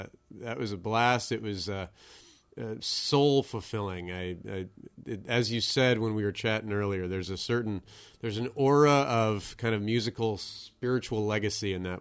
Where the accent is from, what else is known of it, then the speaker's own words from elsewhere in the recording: Connecticut, United States; also born or lived in Louisiana; now in Berkshires, United States; Well, I grew up in Connecticut. I moved around a whole lot between there and here.